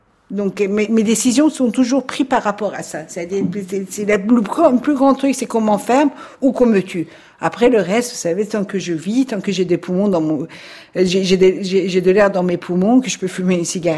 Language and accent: French; Iran; moved away; je me rappelle quand je suis partie de l'Iran, en 94